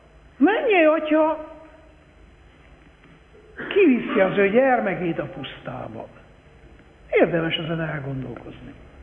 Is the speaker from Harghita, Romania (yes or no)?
yes; Miercurea Ciuc, Harghita, Romania; Én ottan Csíkszeredában, amikor felnőttem